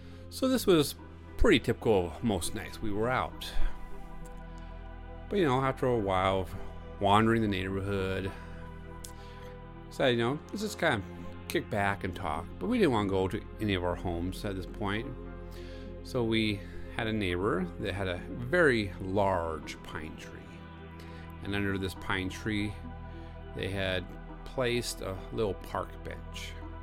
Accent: Utah, United States; I am from Utah.

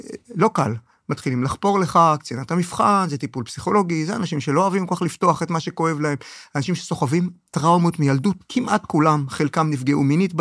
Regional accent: Jerusalem, Jerusalem District, Israel; also born or lived in Ramla / Lod; אני ירושלמי, אבל בקהילתי ישבתי ברמלה ולוד.

